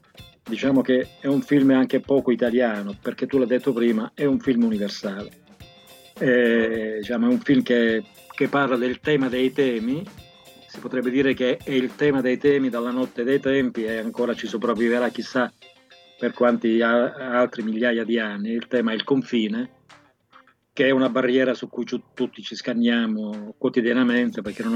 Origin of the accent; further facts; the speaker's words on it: Sicily, Italy; born there; now in Rome, Italy; Nel senso che sono nato in Sicilia, perché da qualche parte uno deve nascere. Però insomma vivo a Roma da più di mezzo secolo, sono stato un globetrotter, ho girato il mondo grazie a questo lavoro